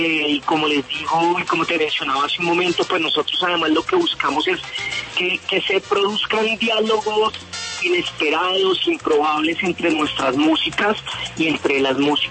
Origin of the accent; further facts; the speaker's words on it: Bogotá, Colombia; como capitalino, como bogotano